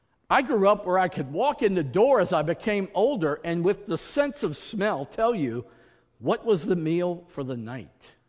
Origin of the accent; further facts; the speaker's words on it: New Orleans, Louisiana, United States; I grew up in New Orleans, the French bread capital of the world.